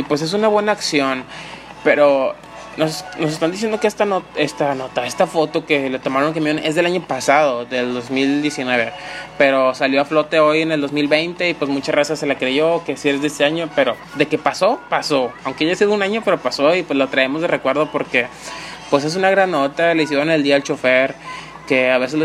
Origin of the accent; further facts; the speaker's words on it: Monterrey, Nuevo León, Mexico; que yo también soy regio y yo también quisiera algún día conducir el regio de Monterrey, el metro de Monterrey